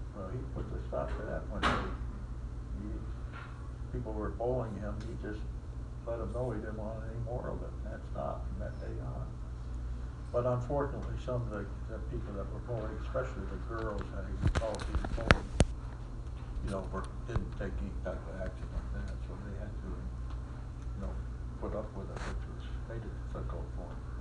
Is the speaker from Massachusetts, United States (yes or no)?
yes; Leverett, Massachusetts, United States; growing up in Leverett and in the Leverett school system was a very positive experience.